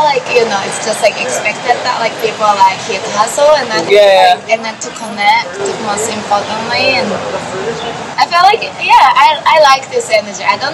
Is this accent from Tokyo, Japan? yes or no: yes; Tokyo, Japan; now in Melbourne, Australia; Well, I came from Tokyo originally, but now I'm based in Melbourne, Australia.